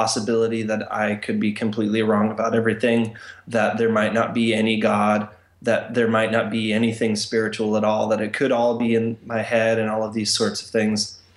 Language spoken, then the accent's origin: English; Tacoma, Washington, United States; I grew up in Tacoma, Washington as a Pentecostal Christian and an evangelical